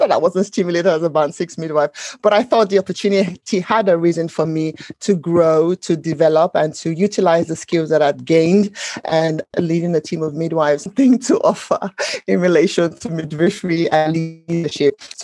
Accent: Nigeria; now in United Kingdom; growing up in Nigeria, I had no idea what that meant.

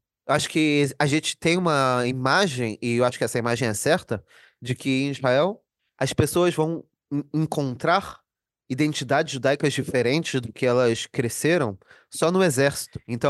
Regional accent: Rio de Janeiro, Brazil; Então, eu cresci no Rio de Janeiro, mas eu cresci dentro da comunidade judaica.

